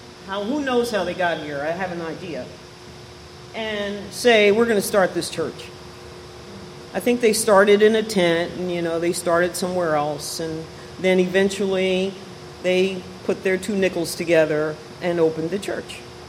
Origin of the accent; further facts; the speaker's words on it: New Jersey, United States; born there; So I was born in Monmouth County, New Jersey.